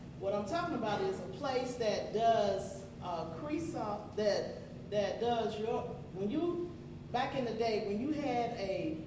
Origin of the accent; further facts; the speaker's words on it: Carbondale, Illinois, United States; So, okay, so I was born, again, I was born and raised in Carbondale. I was born in Carbondale.